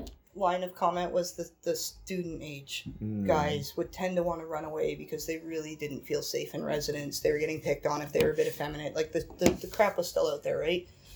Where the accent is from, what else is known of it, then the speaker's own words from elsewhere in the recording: Ontario, Canada; growing up in Southern Ontario